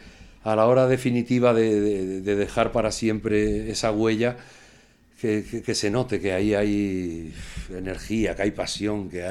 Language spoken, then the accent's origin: Spanish; Extremadura, Spain; Yo me estoy centrando mucho en Extremadura porque quiero rematar en este proyecto enfocado a mi tierra.